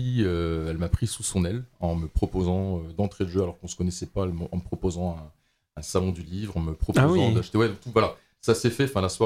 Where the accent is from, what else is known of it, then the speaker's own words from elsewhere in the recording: Richemont, Grand Est, France; En fait, moi, je suis donc de Richemont. C'est du côté de la vallée de la Fench.